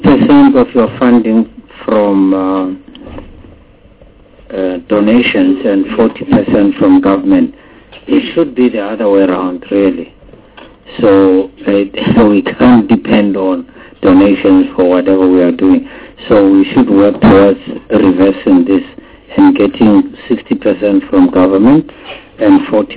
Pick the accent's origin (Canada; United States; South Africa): South Africa; We don't have to be apologetic to anybody that we are South Africans.